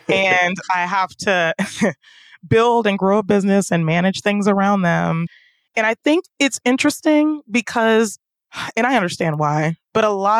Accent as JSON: {"language": "English", "town": "Baltimore", "region": "Maryland", "country": "United States", "tie": "born or raised there", "said": "Also, growing up in Baltimore City, a lot of impoverished neighborhoods, a lot of things like that."}